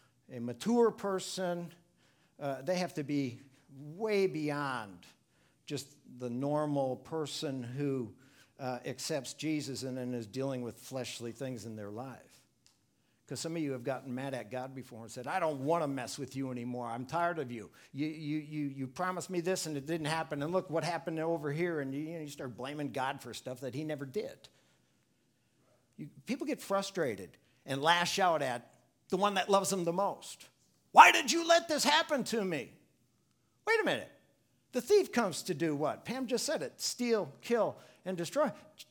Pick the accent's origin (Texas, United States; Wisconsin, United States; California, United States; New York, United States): Wisconsin, United States; Milwaukee; I mean, I grew up in Milwaukee, so don't talk to me about going out and drinking, okay?